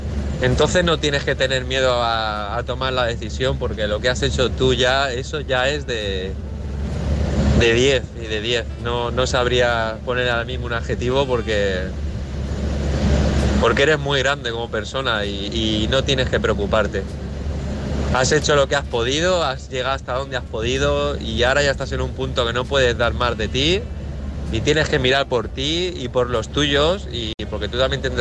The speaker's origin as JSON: {"language": "Spanish", "town": "Valencia", "region": "Valencian Community", "country": "Spain", "said": "Salió de Barcelona y nada, voy para Valencia, para casa"}